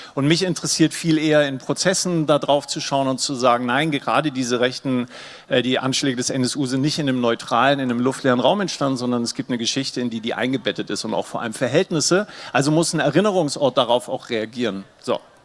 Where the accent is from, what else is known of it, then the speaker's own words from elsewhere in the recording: Berlin, Germany; ich komme nicht aus Köln, ich komme aus Berlin